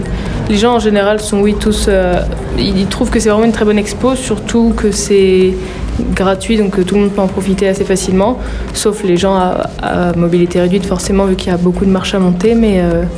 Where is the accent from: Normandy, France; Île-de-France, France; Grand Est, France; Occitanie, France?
Normandy, France; Vire; born there; parce que je suis née à Vire aussi, donc c'est marrant de travailler un été dans ce lieu.